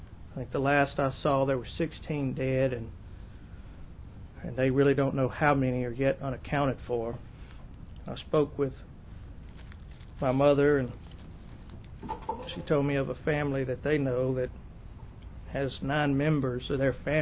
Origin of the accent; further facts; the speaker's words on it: Arkansas, United States; have seen the tragedy that occurred in my home state of Arkansas this week.